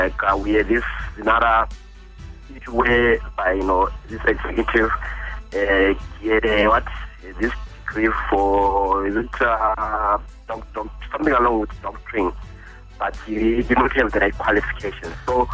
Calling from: Bulawayo, Zimbabwe; I'm calling from Bulawayo.

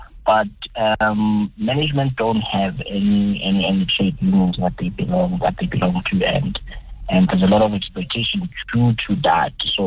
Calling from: Johannesburg, Gauteng, South Africa; I'm calling from Joburg.

